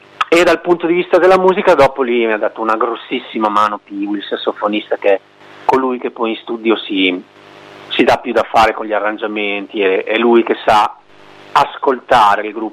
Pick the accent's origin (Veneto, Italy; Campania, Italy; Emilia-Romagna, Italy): Emilia-Romagna, Italy; io sono cresciuto in Val Dragone, in provincia di Modena, per un pelo.